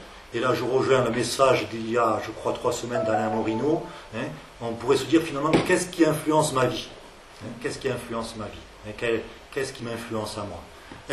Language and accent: French; Nouvelle-Aquitaine, France; On dit, bien, nous, on est du 64.